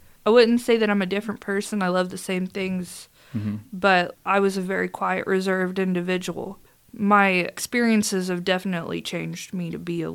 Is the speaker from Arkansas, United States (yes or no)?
yes; Hot Springs, Arkansas, United States; So, I'm a Hot Springs native, and a lot of people, I feel like they undermine Hot Springs, but I like to look at the benefits of what we have.